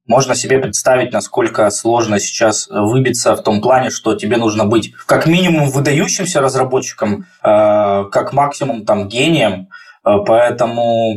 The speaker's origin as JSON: {"language": "Russian", "town": "Krasnodar", "region": "Krasnodar Krai", "country": "Russia", "said": "грин-карта позволяла полгода жить в США, полгода жить в России. А сами мы из Краснодара."}